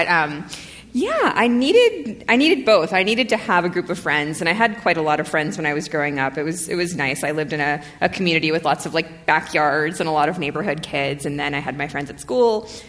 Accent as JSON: {"language": "English", "town": "San Francisco", "region": "California", "country": "United States", "tie": "born or raised there", "said": "And I grew up in Park Merced, which is over by San Francisco State. And so that was my part of the city, right by the ocean, right by the beach, right where the fog never leaves."}